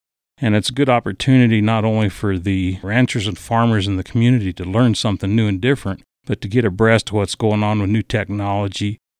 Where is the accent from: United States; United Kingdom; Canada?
United States; Monte Vista, Colorado; Well, actually, I'm originally from here in Monte Vista. Born, raised here all my life, so I've been around a long time.